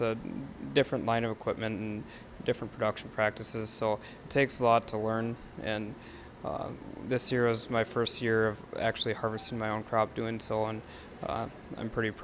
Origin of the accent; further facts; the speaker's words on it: Holloway, Minnesota, United States; I'm from Holloway, Minnesota, and I grew up on a crop farm that grows corn, soybeans, navy beans, kidney beans, and sugar beets.